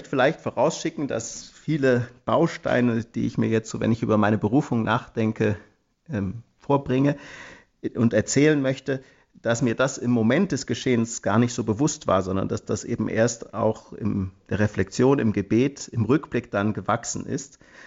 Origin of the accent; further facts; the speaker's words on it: Bad Homburg, Hesse, Germany; also born or lived in Frankfurt; Genau, im schönen Taunus.